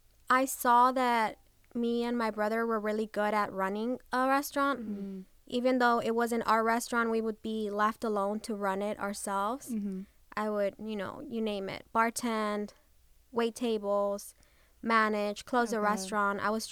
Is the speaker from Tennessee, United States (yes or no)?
no; McAllen, Texas, United States; also born or lived in Michoacán, Mexico; now in Austin, United States; I was born in Michoacán. I moved to Texas when I was about 5 years old. I grew up in the Valley, McAllen, Texas. And middle school, I moved here to Austin. So I've been here in Austin for over 30 years now.